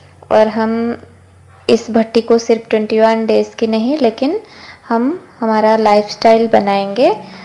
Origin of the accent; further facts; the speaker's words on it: Odisha, India; हम ओडिशा से हैं। एज 31